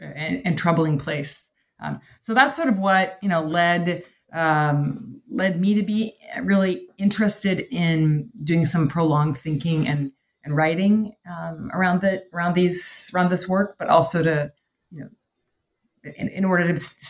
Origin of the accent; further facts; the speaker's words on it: Canada; now in United States; I am from Canada originally.